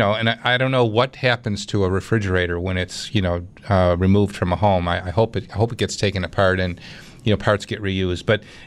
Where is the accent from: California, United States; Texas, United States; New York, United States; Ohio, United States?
New York, United States; Clarence; we're going to travel to my hometown, Clarence, New York.